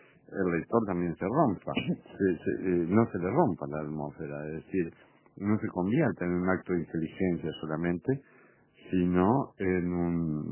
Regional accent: Minas, Lavalleja, Uruguay; also born or lived in La Macana / Caraguatá; Nací en La Macana, ahí cerquita de Florida, pero no, el liceo, la escuela fui en Caraguatá, en Tacuarembó, y el liceo fui en Minas. Me formé en Minas.

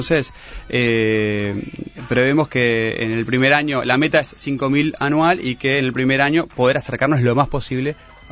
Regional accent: Uruguay; Soy uruguayo.

